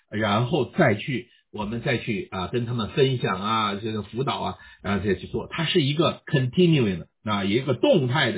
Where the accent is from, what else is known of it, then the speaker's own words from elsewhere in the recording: northern China, China; also born or lived in Beijing; now in Singapore; 我是新加坡的 PR， 但是新加坡很久了，但是我是北方人，我在北京待了好多年，所以我是说的纯正的普通话。